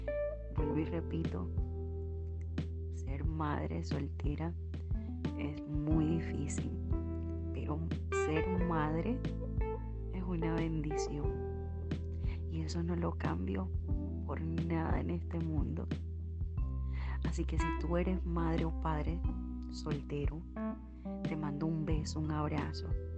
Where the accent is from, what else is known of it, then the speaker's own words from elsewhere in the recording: Cuba; los que me conocen saben que soy cubana. Y en Cuba no tenía muy buena posición. Al contrario, éramos muy pobres.